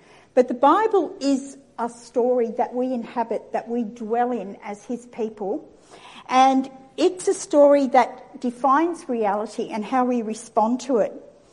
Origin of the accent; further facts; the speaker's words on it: Newcastle, New South Wales, Australia; My story is I grew up in Newcastle in Anglo-Saxon land, and my experience of Australia Day was the beach and the barbecue.